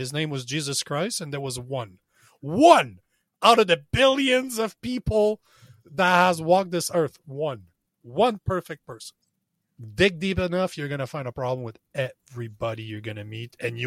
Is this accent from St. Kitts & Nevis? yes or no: no; Canada; We're both Canadian. We come from the same place.